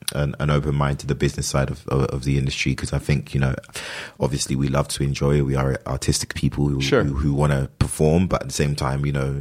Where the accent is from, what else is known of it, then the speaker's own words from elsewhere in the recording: London, United Kingdom; I was born and raised in London.